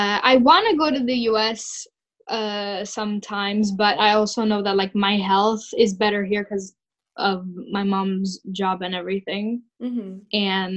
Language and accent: English; Rome, Lazio, Italy; I am 12 years old. I'm from Rome, Italy, and I'm bilingual.